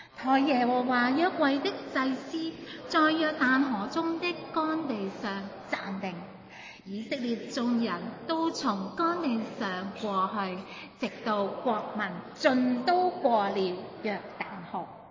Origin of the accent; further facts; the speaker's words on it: Hong Kong; 我想到油价高企，对我们香港人来说十岁了，是不是？